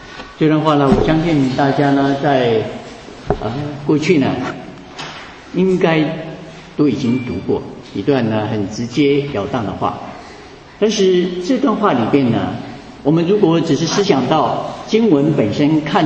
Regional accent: Taiwan; moved away as an adult; now in United States; 我个人是从台湾到美国来留学，然后留在硅谷工作，大概工作了有25年的时间。

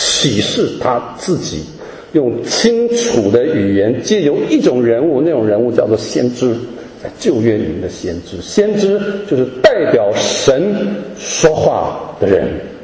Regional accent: Taiwan; born there; 像我是山东人，第二代在台湾生的外省二代啊，我没有去过山东，但我说我是山东人啊。

